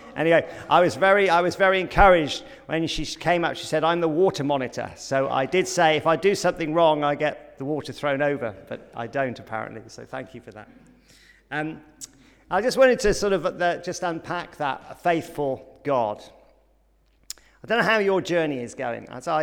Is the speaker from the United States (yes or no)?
no; Nigeria; born there; I'm a vicar's kid. I'm actually a missionary kid. I was born in Nigeria, as I'm sure you can tell. My dad was a missionary over there.